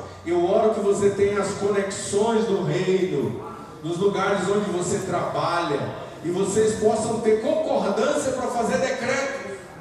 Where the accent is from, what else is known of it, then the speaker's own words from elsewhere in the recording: Maranhão, Brazil; Eu sou maranhense, criado no Maranhão. Tive que vencer as limitações da minha terra, da cultura aonde eu fui criado